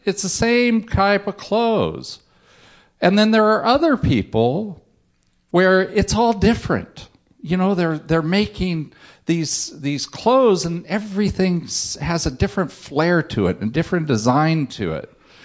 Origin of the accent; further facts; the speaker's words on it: Alaska, United States; And I grew up in Alaska. I've seen a lot of snowflakes.